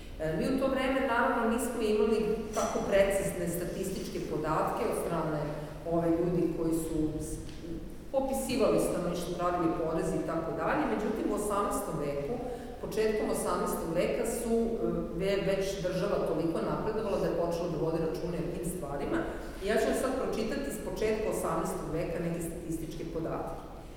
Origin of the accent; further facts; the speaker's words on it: Serbia; se pojavila ovdje kod nas u Srbiji, kada sam ja recimo bila tek malo dete, od neke dve godine, beba